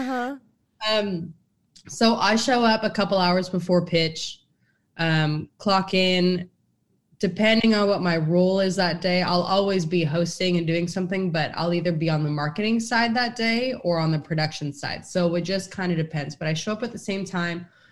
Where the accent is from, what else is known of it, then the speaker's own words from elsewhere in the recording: Seattle, Washington, United States; Like I just liked the Mariners because I'm from the Seattle area and I would go to a game or two a season.